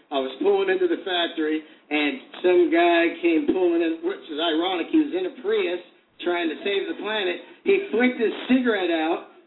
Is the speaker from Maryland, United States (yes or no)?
no; San Francisco, California, United States; I'm from San Francisco. You ever been there?